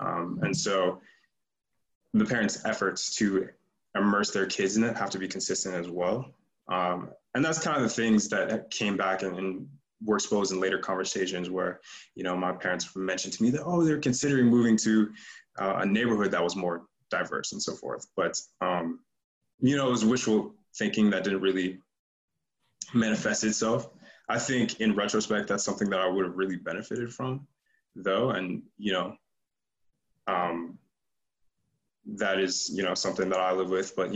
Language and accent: English; California, United States; where I was growing up in California, they got involved with an organization where transracial adoptees can kind of get together